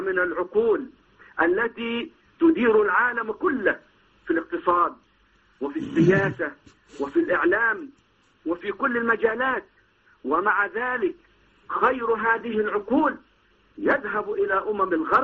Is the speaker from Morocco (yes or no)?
no; Egypt